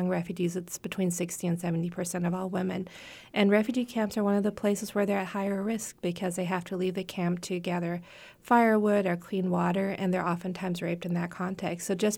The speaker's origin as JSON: {"language": "English", "country": "United States", "said": "which as an American makes me very sad because we're proud of our country."}